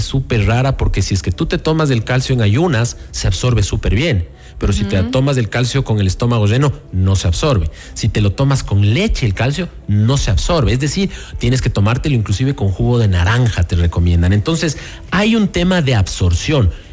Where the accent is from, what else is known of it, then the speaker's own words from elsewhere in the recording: Ecuador; si ya me preguntan como ciudadano ecuatoriano, pues no tomen café instantáneo.